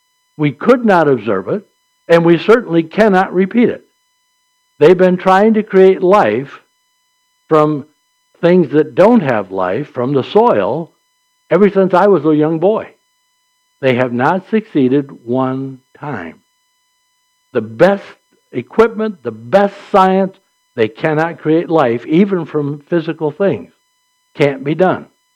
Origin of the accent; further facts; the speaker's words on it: St. Charles, United States; I'll just say St. Charles because that's my hometown